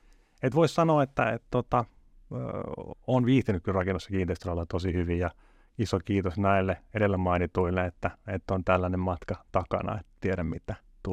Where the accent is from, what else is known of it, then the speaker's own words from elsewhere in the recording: Imatra, South Karelia, Finland; now in Helsinki, Finland; Olen alun perin kotoisin Imatralta tänään, tai nykyään asun Helsingissä Töölössä vaimon ja kahden ala-asteikäisen lapsen kanssa.